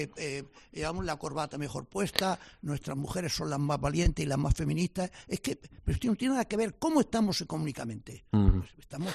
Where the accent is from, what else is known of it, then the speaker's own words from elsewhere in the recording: Spain; yo como español